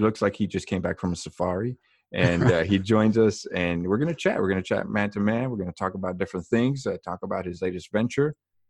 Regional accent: Texas, United States; Well, it's in the valley, is what it's called. But there's McAllen, Brownsville

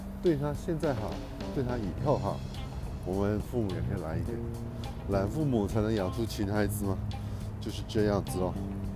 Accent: Taiwan; 不能武断的讲说亚洲人就是老中，或是我们台湾人

